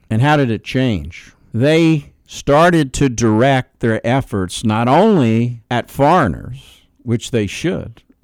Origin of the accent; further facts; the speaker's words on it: New York City, New York, United States; And I'm from New York City, and I've been in at least one of those towers.